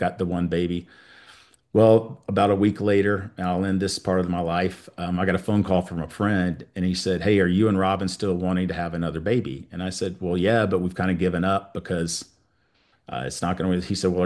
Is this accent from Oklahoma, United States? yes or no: no; East Cobb, Georgia, United States; I grew up in East Cobb, where it was.